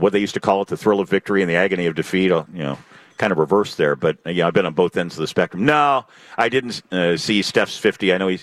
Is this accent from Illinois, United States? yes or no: no; California, United States; as I was a little kid growing up in the Central Valley, being a Warriors fan